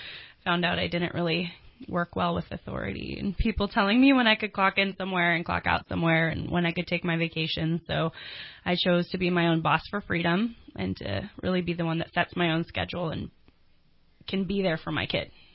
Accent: Salinas, California, United States; also born or lived in Charlotte, North Carolina; I was born in Charlotte and then grew up in Monterey Bay Area, Salinas, and we moved up here in 2005.

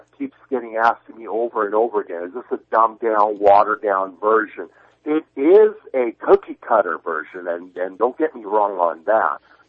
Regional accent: New York, United States; As far as a United States citizen and as far as an American born and bred here, born in New York, I am for personal choice

